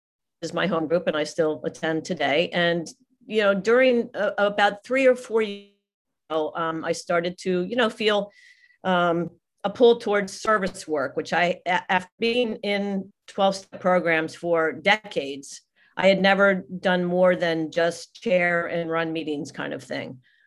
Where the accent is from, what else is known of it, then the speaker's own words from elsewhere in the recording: Miami, Florida, United States; Then at that point I started to chair meetings in my hometown, which is Miami